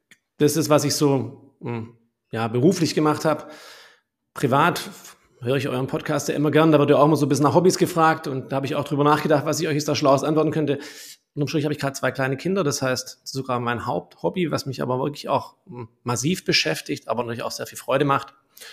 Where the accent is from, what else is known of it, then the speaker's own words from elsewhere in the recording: Baden-Württemberg, Germany; Also ich bin ein waschechter Schwabe und Schwaben gehen ja bekanntermaßen nicht so gern von zu Hause weg. Das heißt, in Tübingen studiert